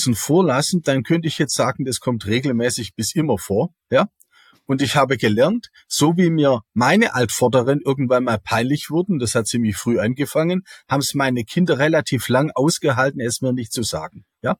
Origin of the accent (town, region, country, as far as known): Baden-Württemberg, Germany